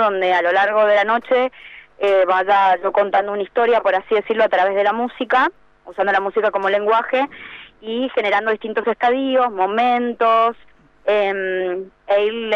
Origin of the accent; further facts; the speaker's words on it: Mendoza, Argentina; yo soy de Mendoza, soy oriunda de la provincia de Mendoza capital. Y sí, así es. Hace bastantes años ya que estoy dando vueltas por toda Argentina